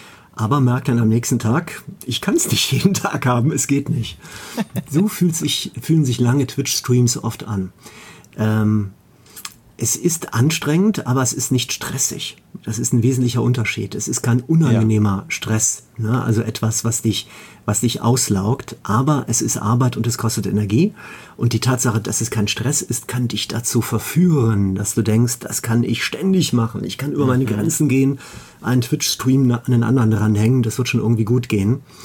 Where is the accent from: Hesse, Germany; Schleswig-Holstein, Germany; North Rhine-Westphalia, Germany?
North Rhine-Westphalia, Germany; Mönchengladbach; Ich komme vom Niederrhein aus Mönchengladbach. Das sagt jetzt den meisten Leuten nichts.